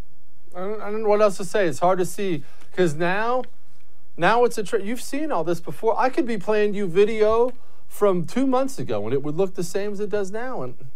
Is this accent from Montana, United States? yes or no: yes; Montana, United States; I grew up in Montana and I love New York City.